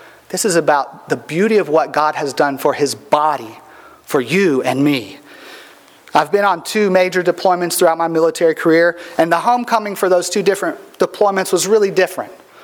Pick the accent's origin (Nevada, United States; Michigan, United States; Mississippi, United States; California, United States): Mississippi, United States; Gulfport; my hometown is Gulfport, Mississippi, and that's deep, deep New Orleans Saints territory.